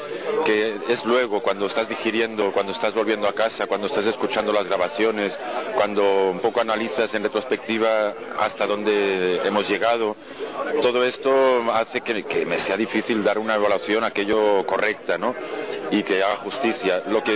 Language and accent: Spanish; Barcelona, Catalonia, Spain; de Barcelona.